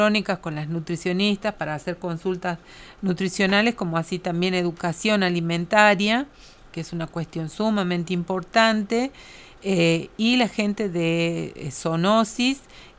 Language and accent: Spanish; Belén, Catamarca, Argentina; haber vuelto a Catamarca y haber vuelto al interior durante mucho tiempo, básicamente a Belén, de donde soy oriunda